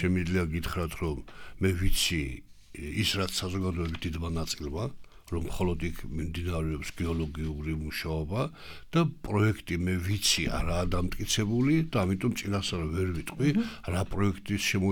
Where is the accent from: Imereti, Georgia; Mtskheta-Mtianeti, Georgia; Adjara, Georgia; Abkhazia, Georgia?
Adjara, Georgia; Batumi; ეს ბათუმელი ვარ, ბათუმში მშვიდად მინდა ვიარო